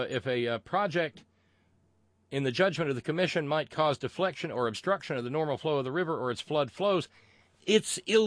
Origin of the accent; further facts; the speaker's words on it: Alabama, United States; born there; now in West Virginia, United States; No, I was born in Alabama to West Virginia parents.